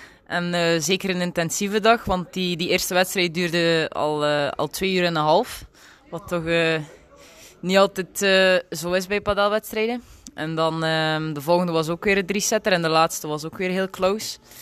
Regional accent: Belgium; Ik kom uit België en dit is mijn eerste internationale padeltoernooitje.

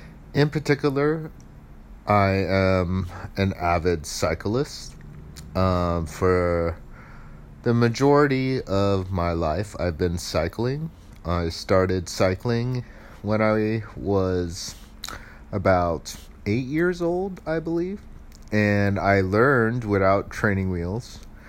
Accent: Alameda, California, United States; So where I grew up in Alameda, there's a long cycling history.

